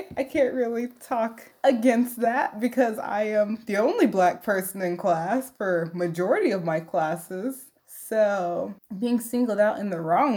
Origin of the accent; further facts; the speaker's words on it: Bloomington, Indiana, United States; Growing up in Bloomington, it's a very, compared to Indiana, it's a very diverse place compared to Indiana.